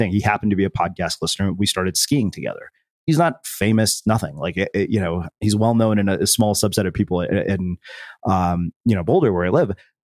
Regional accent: India; I was like, I'm Indian.

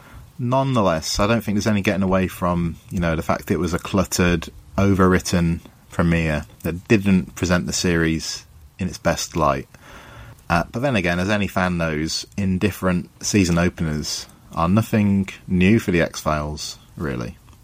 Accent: England, United Kingdom; I'm from England in the UK.

